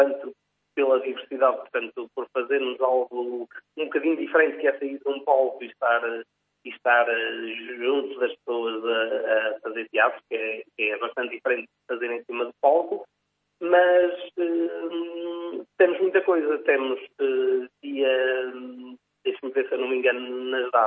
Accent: Sever do Vouga, Centro, Portugal; born there; nasci aqui em Severo de Vogo, estudei na Universidade de Aveiro, entretanto também trabalho aqui em Severo de Vogo

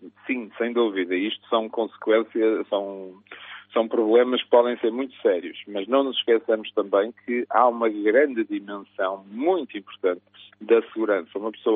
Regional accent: Braga, Norte, Portugal; now in Aveiro, Portugal; eu sou originário de Braga, estudei também no Porto e trabalho e vivo aqui em Aveiro

